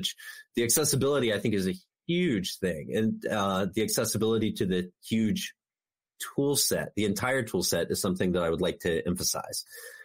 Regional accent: Ohio, United States; also born or lived in Cincinnati / Wyoming; So I'm originally from Ohio. I spent a lot of time in Cincinnati in my 20s, then moved away to Wyoming, where I taught the digital side of graphic design and 3D animation.

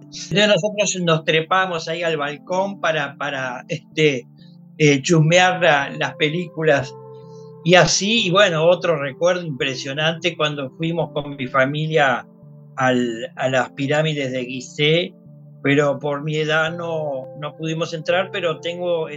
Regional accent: Uruguay; yo vengo del Cairo, soy uruguayo, pero también soy argentino y también soy latinoamericano.

